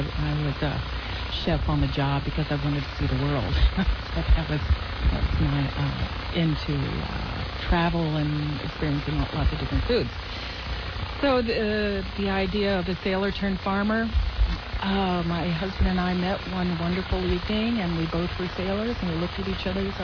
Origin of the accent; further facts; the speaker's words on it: Annapolis, Maryland, United States; I grew up in Annapolis, Maryland, and came by way of the Seven Seas.